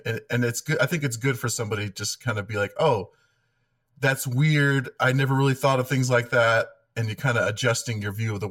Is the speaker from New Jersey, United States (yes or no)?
yes; New Jersey, United States; I grew up in New Jersey and I don't get to see my family pretty often.